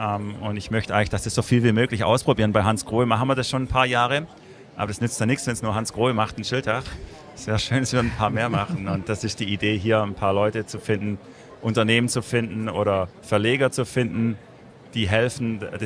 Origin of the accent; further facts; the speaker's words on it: Baden-Württemberg, Germany; ich komme aus dem Schwarzwald. Bin heute Morgen 3 Stunden angereist